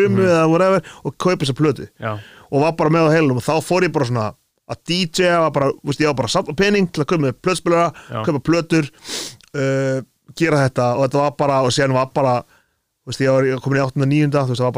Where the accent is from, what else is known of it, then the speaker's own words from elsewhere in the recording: Reykjavík, Capital Region, Iceland; ég elst upp í Breiðholtinu flýtt skipti eftir áttundabekk upp í flýtt í Rimakverði og kem bara feskur inn í níundabekk